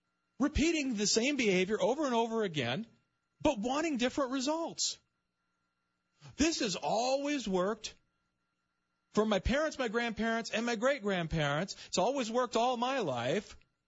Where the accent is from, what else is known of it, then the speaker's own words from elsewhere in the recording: United States; born there; I was born in America. Greatest time in human history.